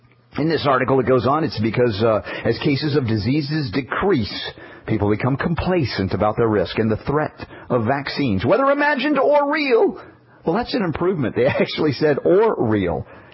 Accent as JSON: {"language": "English", "country": "United States", "tie": "born or raised there", "said": "as a young man growing up in America, growing up and having a religion, that of my birth being Judaism"}